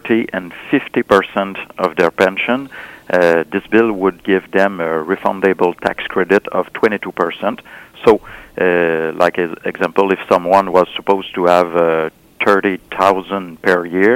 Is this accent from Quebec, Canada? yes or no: yes; Victoriaville, Quebec, Canada; I'm from Victoriaville, and now most people recognize me all over my riding.